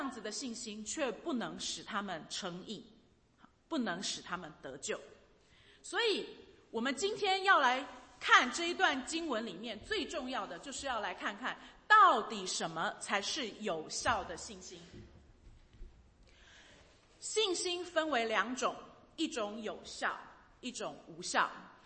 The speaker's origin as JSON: {"language": "Chinese", "country": "Taiwan", "said": "我也是从台湾来的。"}